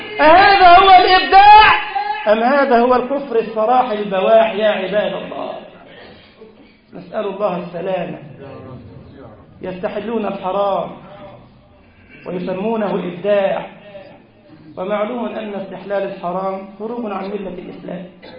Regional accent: Egypt; اللهم اغفر لنا ذنوبنا وإسرافنا في أمرنا، واحفظ بلدنا مصر يا رب العالمين.

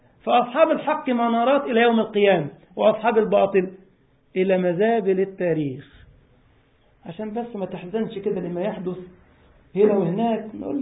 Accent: Egypt; أنا كنت أقول كده للشباب عندنا في مصر

